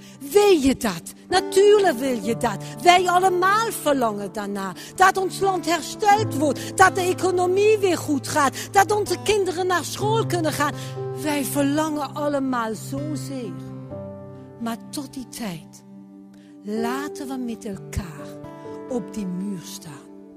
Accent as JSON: {"language": "Dutch", "country": "France", "said": "Dat is niet mijn oorspronkelijk land. Ik ben hier niet geboren. Mijn wieg, zoals de tegenwoordig zeggen, was niet hier. Ik kom zelf uit Frankrijk."}